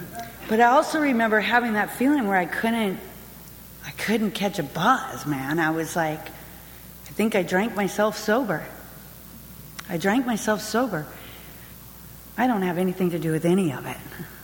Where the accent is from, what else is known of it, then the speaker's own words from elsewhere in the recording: Bellingham, Washington, United States; when I'm from Bellingham, Washington. If you don't know where Bellingham, Washington is, by the way, it's like the extreme northwest corner of the United States from here.